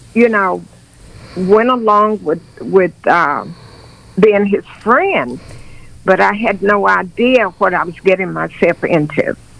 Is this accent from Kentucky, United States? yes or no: yes; Louisville, Kentucky, United States; from Louisville, Kentucky.